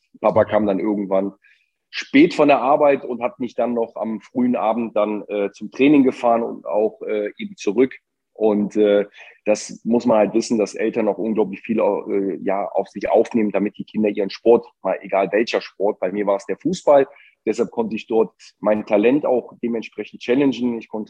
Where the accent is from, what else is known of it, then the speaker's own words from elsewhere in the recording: Mönchengladbach, North Rhine-Westphalia, Germany; Also ich bin geboren in Mönchengladbach